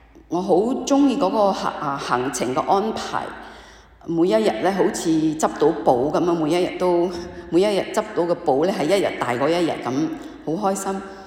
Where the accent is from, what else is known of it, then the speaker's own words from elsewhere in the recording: Malaysia; 咁我就翻咗去馬來西亞。咁因為我係嚟自一個九個兄弟姊妹嘅，我排最細嘅，全部都喺馬來西亞。